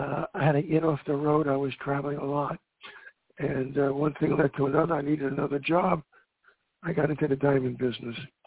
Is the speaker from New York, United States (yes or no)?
yes; New York City, New York, United States; born there; I was born in New York City.